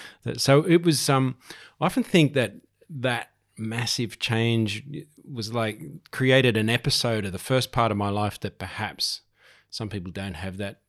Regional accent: Dublin, Leinster, Ireland; born there; Well, I was born in Dublin in Ireland.

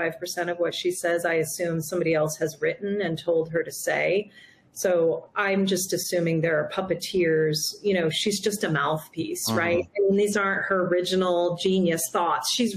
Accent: New York, United States; born there; I was born in New York State. I've been in New York City 20 years.

